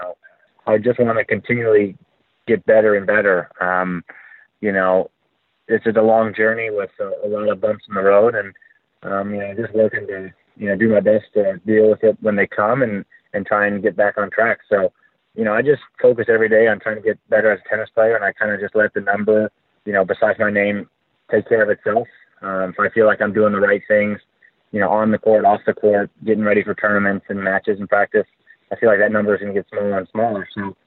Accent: United States; which is definitely a fun stretch for us being an American

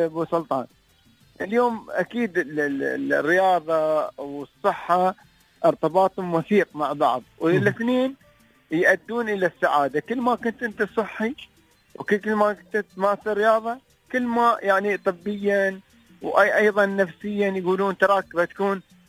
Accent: Dubai, United Arab Emirates; أضف إلى ذلك وجود أكثر من 200 جنسية عندنا في الإمارات وتحديدا في إمارة دبي

